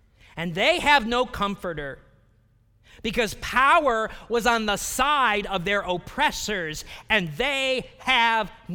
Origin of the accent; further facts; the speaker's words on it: Elyria, Ohio, United States; so many people I grew up with in Elyria, North Ridgeville, Ohio, who I love a lot?